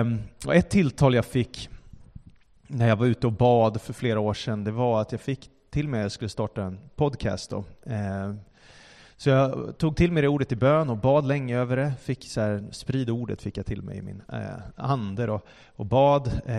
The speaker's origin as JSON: {"language": "Swedish", "town": "Stockholm", "region": "Stockholm County", "country": "Sweden", "said": "Vi är från Stockholm, är vi? Eller jag är här, det är ursprungligen också."}